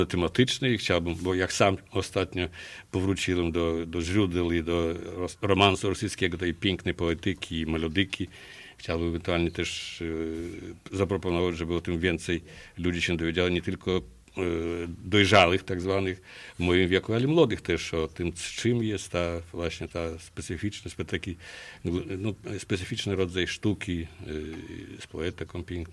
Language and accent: Polish; Luhansk, Luhansk Oblast, Ukraine; Jako młody człowiek widziałem na żywo … u nas w Lugańsku, w jednym z klubów